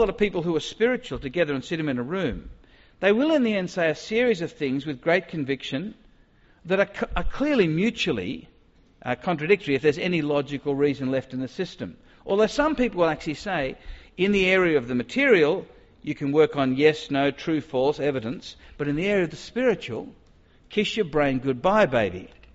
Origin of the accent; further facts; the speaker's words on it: Sydney, New South Wales, Australia; I'm from Sydney, born in King's Cross and proud of it. Quite an expensive little hospital in King's Cross, but it sounds really tough to say I was born in King's Cross.